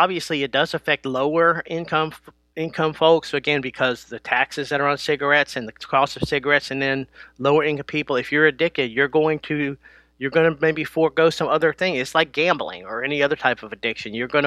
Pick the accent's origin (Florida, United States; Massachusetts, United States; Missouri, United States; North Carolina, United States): North Carolina, United States; my home state of North Carolina